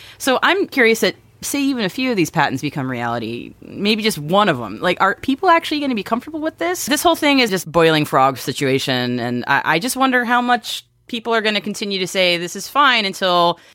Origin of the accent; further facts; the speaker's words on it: United States; I'm American.